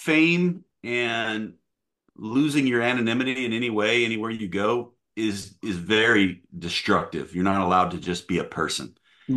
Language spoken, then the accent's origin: English; Nashville, Tennessee, United States; I grew up in Nashville. We went to college in Jackson, Tennessee.